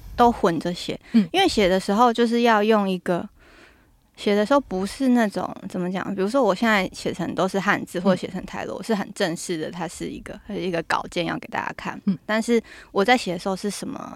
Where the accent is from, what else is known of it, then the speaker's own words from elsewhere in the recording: Taiwan; first language Taiwanese Hokkien; Chinese is a second language; 就是小时候在家里讲台语、然后到学校跟同学讲华语、那求学的时候考试可能学英文、然后看动漫的时候学日文、追 K-pop 学韩文